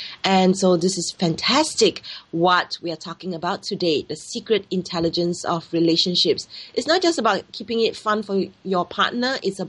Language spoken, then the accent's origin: English; Singapore; English is a second language; So I'm from Singapore, I'm Asian, I'm Chinese